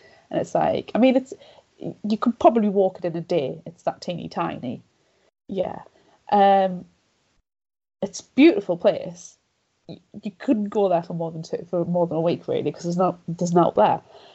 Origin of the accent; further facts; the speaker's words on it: United Kingdom; because I'm British.